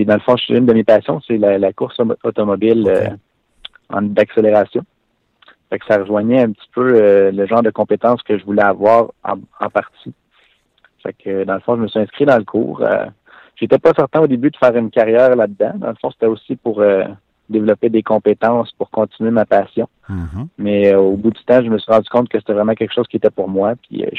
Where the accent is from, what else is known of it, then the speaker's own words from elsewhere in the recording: Mont-Laurier, Quebec, Canada; c'est que je suis de Mont-Laurier, qui est près de Maniwaki.